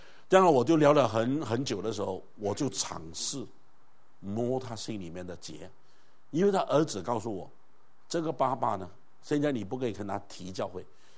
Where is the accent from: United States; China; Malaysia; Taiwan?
Malaysia; 我是马来西亚长大，我是客家人，虽然是广东省的，不过我是客家人。